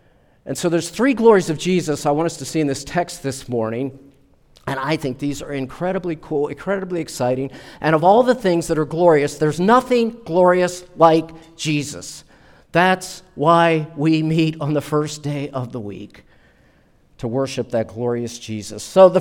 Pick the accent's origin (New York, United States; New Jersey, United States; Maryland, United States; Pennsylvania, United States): Maryland, United States; Baltimore; I grew up in Baltimore, Maryland, and anybody else ever live in Baltimore?